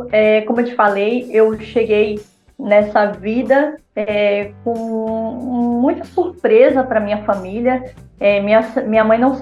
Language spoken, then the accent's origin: Portuguese; Bahia, Brazil; born there; lá aqui no interior da Bahia, onde eu nasci